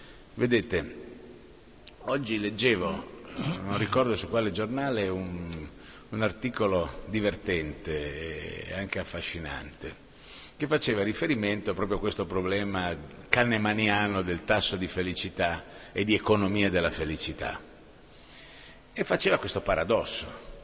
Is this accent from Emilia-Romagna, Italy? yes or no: yes; Rimini, Emilia-Romagna, Italy; io sono riminese di origine e amo Rimini